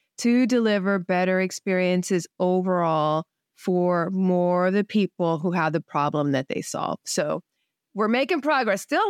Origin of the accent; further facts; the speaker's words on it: Florida, United States; a couple of years ago, we relocated to where I grew up in Florida.